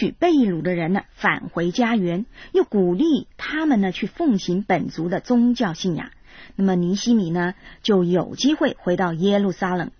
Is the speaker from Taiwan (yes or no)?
no; China; 套用我们中国人的说法呢，就是该撒是皇帝，那么希律的家族等于是诸侯一样，负责统治属于自己的土地。